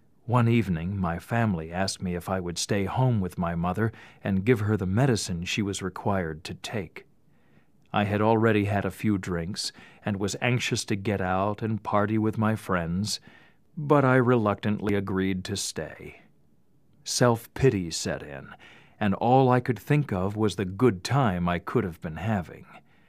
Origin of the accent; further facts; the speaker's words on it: Canada; I grew up on a reservation in Canada. As a young fellow, I was a proud Mi'kmaq Indian.